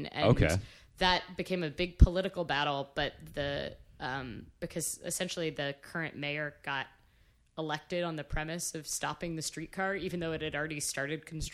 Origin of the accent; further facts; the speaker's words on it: Midwest, United States; See, like, I guess I'm from the Midwest, where I'm like...